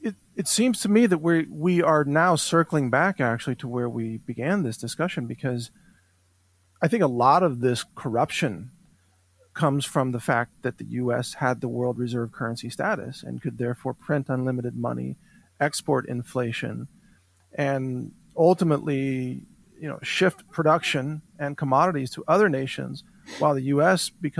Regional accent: United States; of course, I'm an American. I live in Texas.

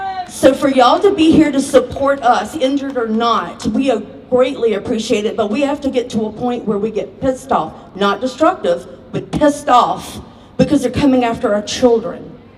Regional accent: the South, United States; accent: Southern; now in Minnesota, United States; As she said, I'm from the United States. I live in Minnesota, but if you can tell by the accent, I'm from the South.

